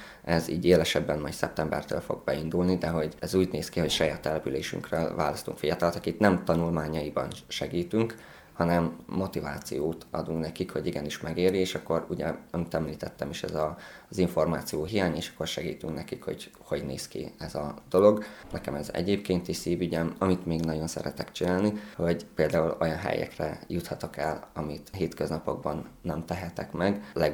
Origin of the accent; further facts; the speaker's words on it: Hajdúhadház, Hajdú-Bihar, Hungary; Én Hajdúhatházról jöttem, ugye ez Hajdú-Bihar megyének a legnagyobb cigány közösségét magában foglaló hely, 4000 roma él.